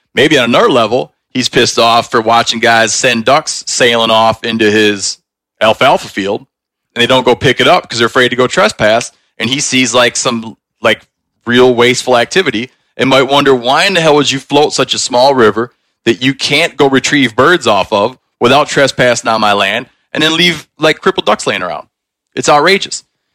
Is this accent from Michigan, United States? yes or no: yes; Michigan, United States; You know, like for instance, in where I grew up in Michigan, I can't remember what it is